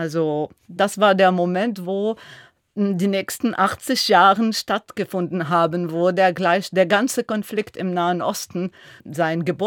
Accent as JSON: {"language": "German", "country": "Lebanon", "said": "Ich bin Libanesin."}